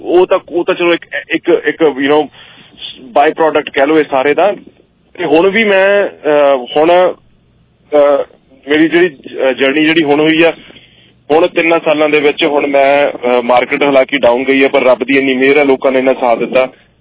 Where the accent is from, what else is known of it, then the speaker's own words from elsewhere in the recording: Chandigarh, India; now in Canada; ਇੱਥੇ ਮੈਂ ਚੰਡੀਗੜ੍ਹ ਤੋਂ ਮੈਂ ਪਿੱਛੋਂ born and brought up Chandigarh ਤੋਂ ਉਸ ਤੋਂ ਬਾਅਦ ਇੱਥੇ ਆਇਆ ਇੱਥੇ ਮੈਨੂੰ 20 ਸਾਲ ਹੋ ਗਏ ਇੱਥੇ ਕੈਨੇਡਾ ਦੇ ਵਿੱਚ